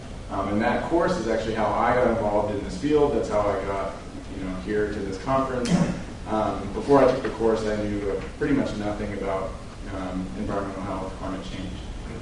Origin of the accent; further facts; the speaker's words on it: Houston, Texas, United States; the district that I grew up in here in Houston